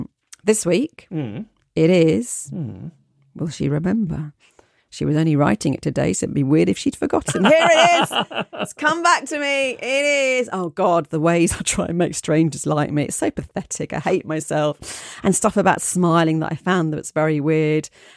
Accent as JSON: {"language": "English", "town": "Toronto", "region": "Ontario", "country": "Canada", "also_born_or_lived": "New York", "said": "I'm from Toronto and currently live here, but in my 20s, I moved to New York."}